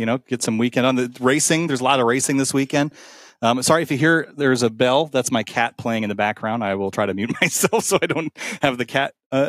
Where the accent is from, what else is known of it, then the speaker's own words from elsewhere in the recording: Rochester, New York, United States; I'm from Rochester, New York